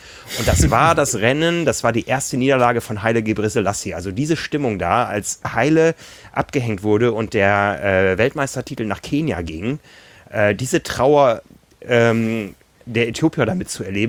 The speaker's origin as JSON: {"language": "German", "country": "Germany", "said": "da hatten wir Tickets gekauft als Deutsche übers deutsche Reisebüro, wie das immer läuft, und waren dann quasi in der deutschen Fankurve."}